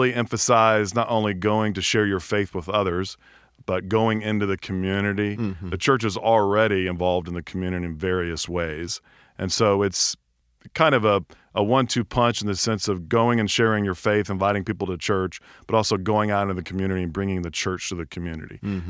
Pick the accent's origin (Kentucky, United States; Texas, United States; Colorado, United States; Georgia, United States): Georgia, United States; Atlanta; Well, quite honestly, I'm from Atlanta. I grew up here, and this is home.